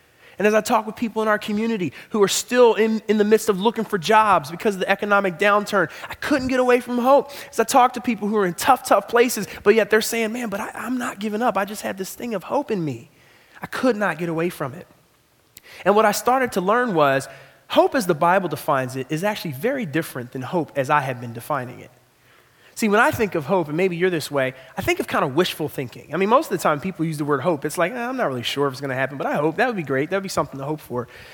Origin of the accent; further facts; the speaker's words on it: Philadelphia, Pennsylvania, United States; I'm from Philadelphia, and just one thing after another after another.